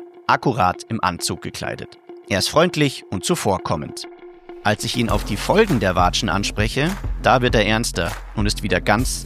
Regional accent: Bavaria, Germany; In meiner Heimat am Tegernsee, der keine Stunde entfernt von München liegt, spiele ich zu der Zeit selbst im Verein.

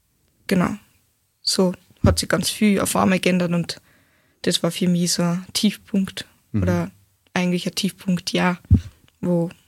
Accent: Steyr, Upper Austria, Austria; ich bin aus Steyr, 19 Jahre und gehe noch in die Schule.

